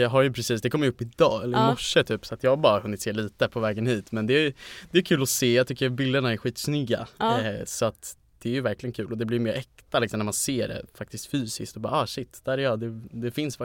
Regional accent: Stockholm, Stockholm County, Sweden; och jag är 20, kommer från Stockholm

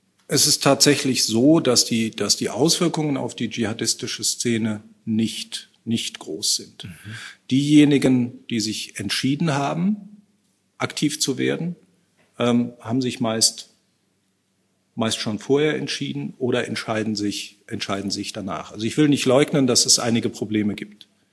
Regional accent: North Rhine-Westphalia, Germany; Ich will eins nennen aus meinem Heimatbundesland, aus Nordrhein-Westfalen.

